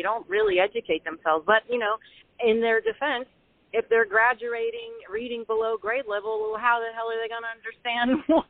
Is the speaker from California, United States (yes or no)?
no; Atlanta, Georgia, United States; moved away as an adult; now in Jacksonville, United States; I'm actually from the Atlanta area, north of Atlanta, and I lived there till I was 30. And I lived in Gwinnett, so I was on the north side, and I moved to Jacksonville about 5 years ago